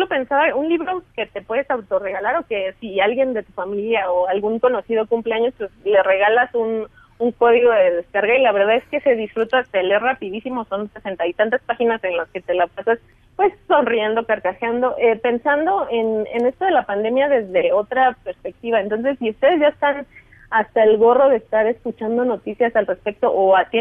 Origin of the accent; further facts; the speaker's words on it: Syria; moved away; en ningún momento me imaginé que iba a tener que dejar Siria si no hubiera pasado lo que está pasando en mi país